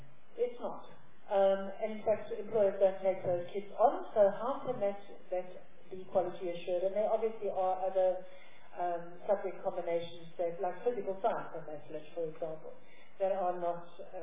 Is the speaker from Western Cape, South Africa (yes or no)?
no; Eastern Cape, South Africa; I'm from the Eastern Cape